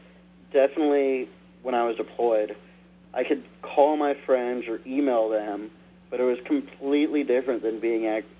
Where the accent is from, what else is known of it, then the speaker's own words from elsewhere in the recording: California, United States; I grew up in Antelope Valley. It's about an hour and a half, slightly northeast of L.A.